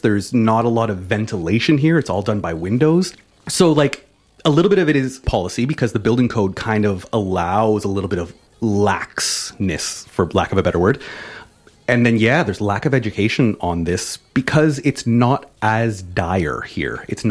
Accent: Canada; moved away as an adult; now in New Zealand; I'm Canadian.

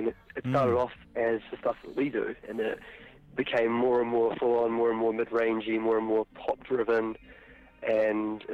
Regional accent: Christchurch, Canterbury, New Zealand; there's two of us, we're a duo from Christchurch originally.

